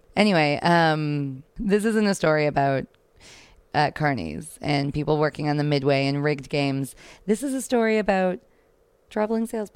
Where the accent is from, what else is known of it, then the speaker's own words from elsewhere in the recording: Canada; although I'm from Canada, so it was not state fair.